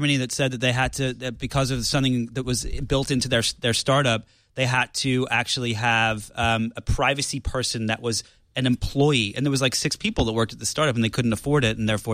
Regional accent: Leeds, Yorkshire and the Humber, United Kingdom; But I grew up in England, up north in Leeds.

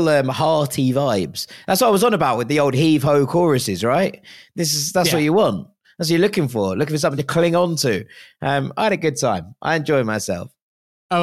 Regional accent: London, United Kingdom; I'm from West London, to be fair.

